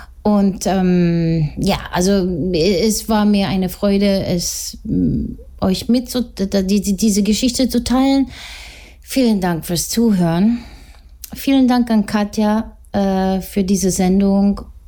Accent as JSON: {"language": "German", "country": "Italy", "said": "auf Italienisch, bin ja Italienerin"}